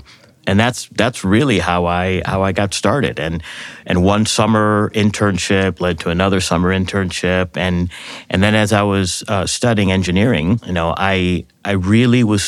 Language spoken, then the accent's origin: English; Chicago, Illinois, United States; You know, I grew up in Chicago, and my father was a chemical engineer, and my father worked in pharmaceuticals.